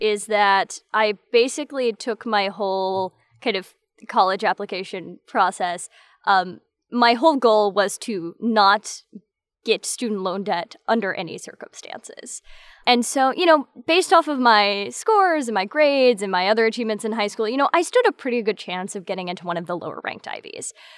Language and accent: English; Alabama, United States; Because I grew up in Alabama. That's my local state university.